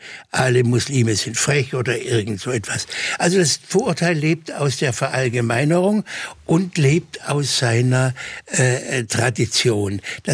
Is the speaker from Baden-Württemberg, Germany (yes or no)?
yes; Baden-Württemberg, Germany; Ich bin in Württemberg geboren, in Württemberg-Baden zur Schule gegangen und in Baden-Württemberg habe ich Abitur gemacht.